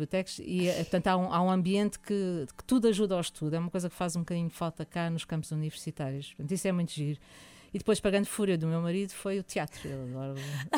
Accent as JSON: {"language": "Portuguese", "region": "Lisbon", "country": "Portugal", "tie": "born or raised there", "also_born_or_lived": "Porto", "said": "Depois tivemos lá até aos 5 anos e depois voltei para Lisboa."}